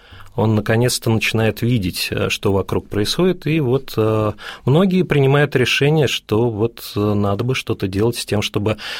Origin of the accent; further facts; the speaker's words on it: Moscow, Russia; я фактически рожден здесь, я родился в Лефортово, за Яузой, вот из 3 лет живу, практически не выезжая в Бауманском, Басманном районе